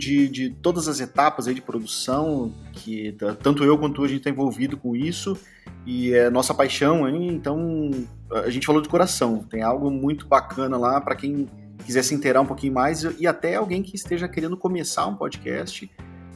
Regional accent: São Leopoldo, Rio Grande do Sul, Brazil; also born or lived in São Paulo; now in Porto Alegre, Brazil; Eu sou de São Leopoldo, natural de São Leopoldo. Hoje eu moro em Porto Alegre, mas já morei em São Paulo também. Quando eu saí de São Leopoldo, uma cidade aí com 200 mil habitantes, fui morar em São Paulo

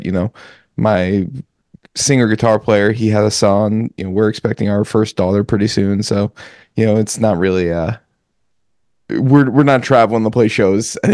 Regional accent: New York City, New York, United States; we're downstate from the New York City area, which is where I'm originally from.

